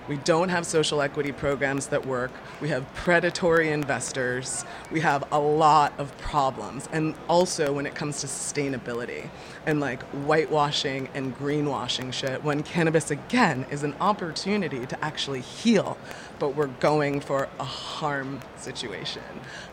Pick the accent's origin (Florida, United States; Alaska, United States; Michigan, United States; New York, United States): New York, United States; I feel like I'm exploring when I come from New York to California.